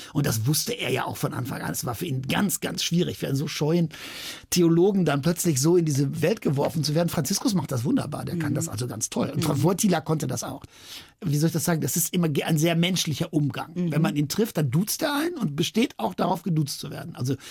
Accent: Wadowice, Lesser Poland, Poland; dann stand ich da den ganzen Sommer als zweiter Torpfosten auf dem Feld in Wadowice in meinem Heimatort

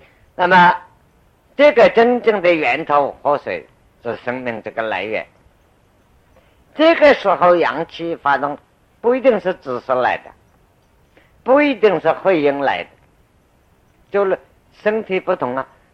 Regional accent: China; 过去在大陆上没有小儿科医生，但是我家乡有一个小儿科医生

